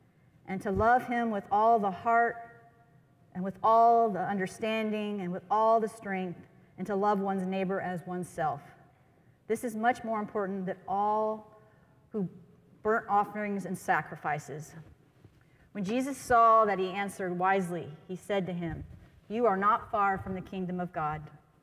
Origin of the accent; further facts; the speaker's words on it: Lafayette, United States; I am from Lafayette, and I am the pastor of a Work in Progress faith community.